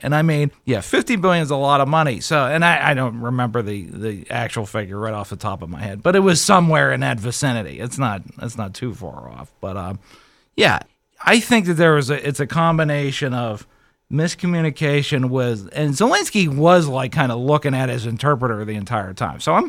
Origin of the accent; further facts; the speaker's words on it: McCandless, Pennsylvania, United States; I'm from McCandless Township, or McCandless, as it were.